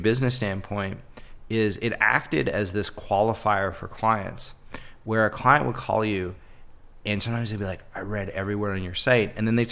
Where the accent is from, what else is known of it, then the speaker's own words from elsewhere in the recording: Toronto, Ontario, Canada; born there; I was born in Toronto, uh-huh. Canada